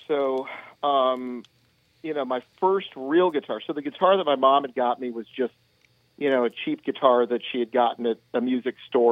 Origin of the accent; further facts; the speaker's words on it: Goshen, Indiana, United States; also born or lived in Michigan; Yeah, I was born in Michigan, but most of my formative years, including, you know, learning how to play the guitar and, you know, was Goshen, Indiana, you know, a little small town in the middle of Indiana.